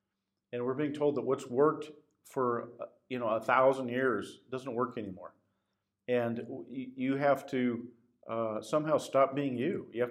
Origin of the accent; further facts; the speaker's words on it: Washington, United States; What are they going to do with my home state, Washington State, named after George Washington?